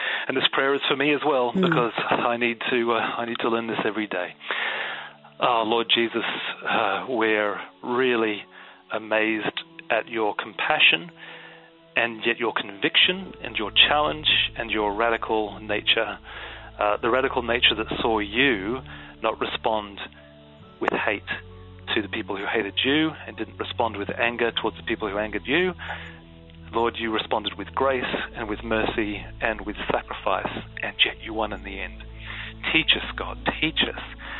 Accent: Australia; now in United Kingdom; we have it here in the UK, we have it in Australia, my home country.

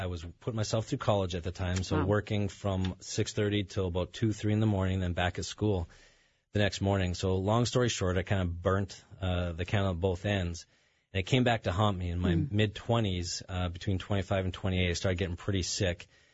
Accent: Canada; now in United States; I'm originally from Canada, so I went back up to Canada to see some doctors

